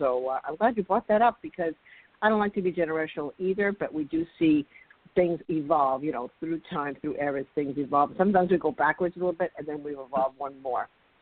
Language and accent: English; New York City, New York, United States; I grew up in New York City, as I said before, and New York City is one of the, you know, it's one of those melting pots.